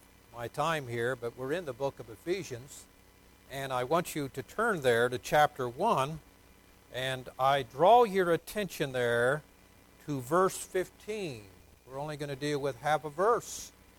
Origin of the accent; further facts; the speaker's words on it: Newark, Ohio, United States; I preach at church in Newark because that's my hometown.